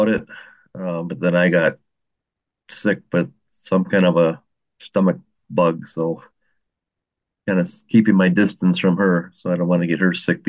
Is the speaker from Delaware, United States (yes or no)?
no; Wisconsin, United States; I'm from Wisconsin.